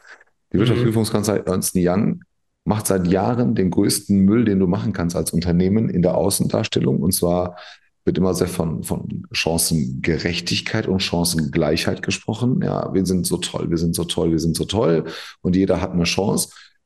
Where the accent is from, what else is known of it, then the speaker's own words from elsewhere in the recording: Turkey; Ich meine, ich bin selber Türke.